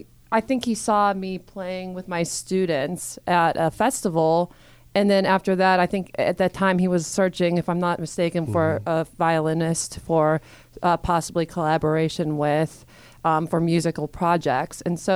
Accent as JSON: {"language": "English", "town": "Robinson Township", "country": "United States", "said": "I'm from Robinson Township."}